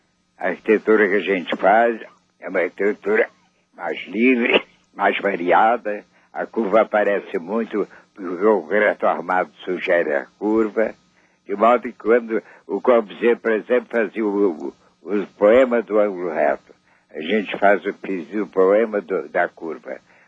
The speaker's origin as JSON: {"language": "Portuguese", "region": "Rio de Janeiro", "country": "Brazil", "said": "Eu gostaria, mas eu sou do Rio."}